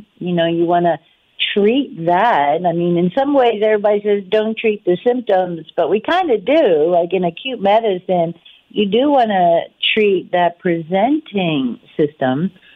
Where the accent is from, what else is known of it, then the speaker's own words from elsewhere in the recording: Northern US, United States; now in Charlottesville, United States; You know, I'm a Yankee, I'm a Northerner, and here I am in Charlottesville, and I just wilt in the summers.